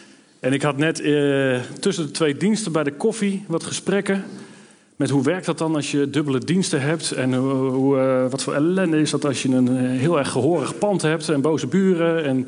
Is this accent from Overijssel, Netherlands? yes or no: yes; Overijssel, Netherlands; born there; now in Duiven, Netherlands; Ik kom uit Duiven gereden. Maar ik ben een geboren tukker